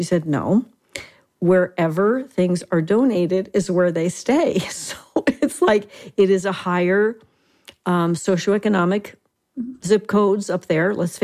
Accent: New Jersey, United States; And I'm from Jersey and I could say awful, but it's awful.

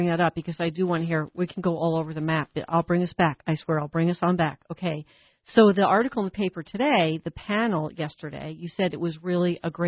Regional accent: New Jersey, United States; I read somewhere several times that New Jersey is really a prime location, and I'm from New Jersey, so don't say anything mean

